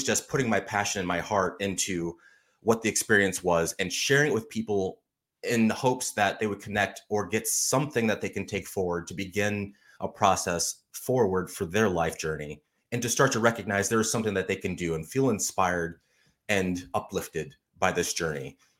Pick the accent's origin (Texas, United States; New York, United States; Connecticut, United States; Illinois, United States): Illinois, United States; now in Iowa, United States; I mean, I grew up outside of Chicago, so I grew up to hip hop and R&B. Living in Iowa, I listened to country music as well, too.